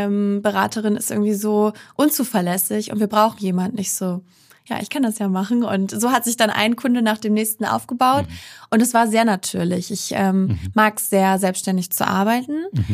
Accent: Baltic coast, Germany; also born or lived in Bremen; now in Hamburg, Germany; Ja, das kann man in Hamburg eigentlich nicht sagen, aber ich bin an der Ostsee groß geworden.

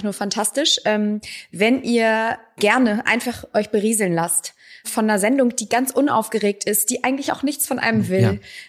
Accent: North Rhine-Westphalia, Germany; ich komme ja aus dem Rheinland und da wird ganz viel Forelle Müllerin Art gegessen.

